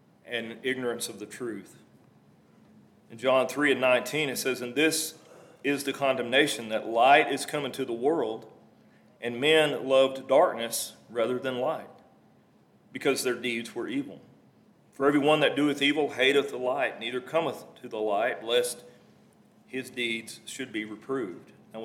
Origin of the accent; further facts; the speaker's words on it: Texas, United States; You know, as a guy born and raised in West Texas, I haven't seen the ocean that many times.